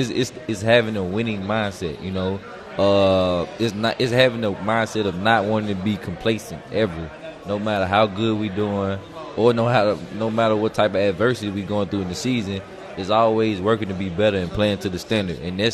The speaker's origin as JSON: {"language": "English", "town": "Horn Lake", "region": "Mississippi", "country": "United States", "said": "I mean, I'm from Horn Lake, Mississippi. My school, we didn't have too many guys of any guys going big power five D1."}